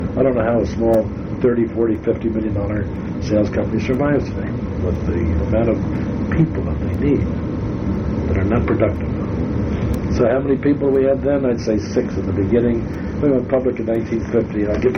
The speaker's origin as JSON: {"language": "English", "region": "New York", "country": "United States", "tie": "born there", "said": "because I was born here in New York in 1924 in November."}